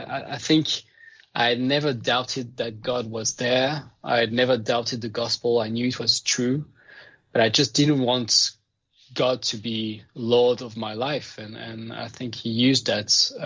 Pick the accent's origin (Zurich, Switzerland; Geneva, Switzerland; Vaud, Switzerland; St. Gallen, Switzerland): Vaud, Switzerland; Lausanne; also born or lived in France; I was born in France, but then raised in Switzerland, in Lausanne. And I grew up in a Christian home. So my dad was a pastor.